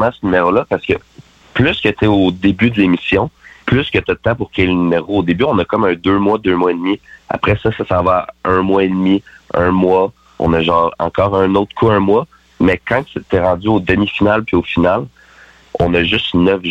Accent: Trois-Rivières, Quebec, Canada; now in Bécancour, Canada; Je viens de Trois-Rivières. Maintenant, j'habite à Bécancour.

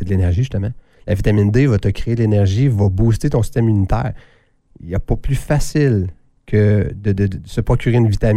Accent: Quebec, Canada; on a 4 belles saisons au Québec. Fait que d'aller dehors, là, on a les plus beaux. C'est pas parce qu'on est ici, pas parce qu'on est Canadien

